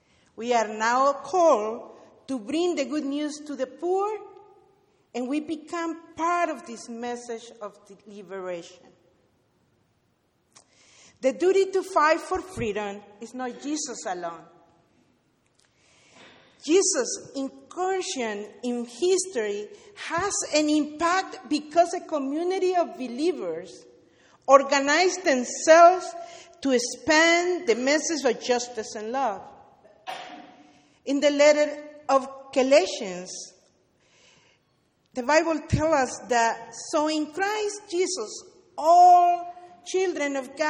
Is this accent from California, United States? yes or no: yes; Oakland, California, United States; I come from Oakland. … I was ordained 6 years ago by the United Church of Christ here in Northern California to start a group with Latino immigrants